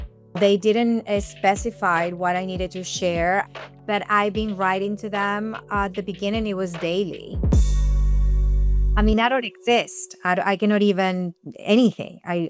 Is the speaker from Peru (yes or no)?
yes; Peru; moved away as an adult; now in Miami, United States; I was born and raised in Peru. We're a family of four girls. One by one, as soon as we graduated high school, we started immigrating to Miami, and I was number three.